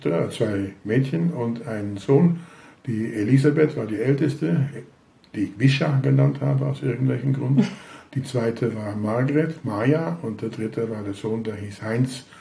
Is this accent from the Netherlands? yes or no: yes; Amsterdam, North Holland, Netherlands; also born or lived in Naarden; ich bin dann in Naarden geboren worden, im Dezember 40 und in irgendwann in 42 mussten sie dann umziehen in die sogenannte Rivierenbuurt in Amsterdam. Das ist also in Amsterdam Süd, das ist bei der Maastraat, Waalstraat, Lekstraat, Rijnstraat in dieser Gegend.